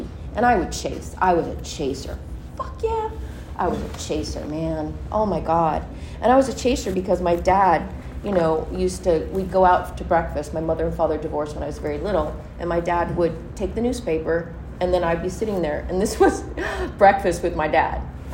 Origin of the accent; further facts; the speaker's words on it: Hermosa Beach, California, United States; I grew up in Hermosa Beach, and my dad used to come up.